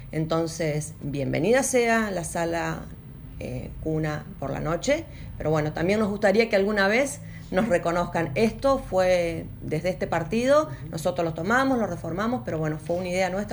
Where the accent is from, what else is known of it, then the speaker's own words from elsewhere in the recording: Brinkmann, Córdoba, Argentina; somos todos ciudadanos de Brinkmann, vivimos en democracia desde 1983